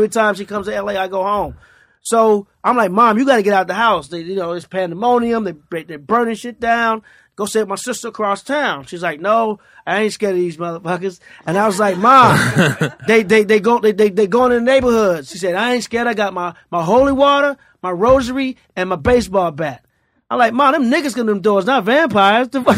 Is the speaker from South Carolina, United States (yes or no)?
no; St. Louis, Missouri, United States; When I was growing up in St. Louis, I had a little chick that stayed over there, right?